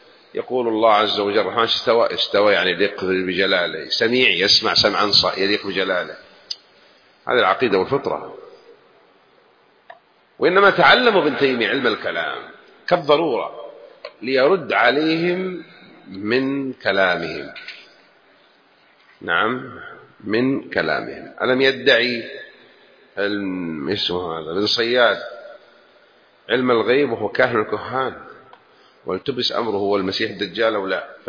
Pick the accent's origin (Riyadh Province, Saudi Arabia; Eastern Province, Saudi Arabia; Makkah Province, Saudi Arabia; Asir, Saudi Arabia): Makkah Province, Saudi Arabia; Jeddah; سواء كنت من السودان وأنا من جدة وفلان من سوريا واليمن إلى آخره